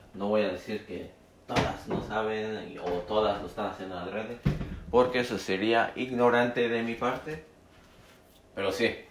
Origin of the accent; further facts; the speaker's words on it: State of Mexico, Mexico; Nací en el DF, pero me criaron en el Estado de México, que está bien pinche al ladito. Pero según la jefa, soy chilango.